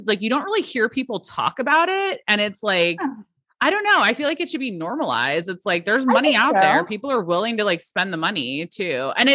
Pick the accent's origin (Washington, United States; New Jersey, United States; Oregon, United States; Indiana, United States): New Jersey, United States; I'm from New Jersey originally.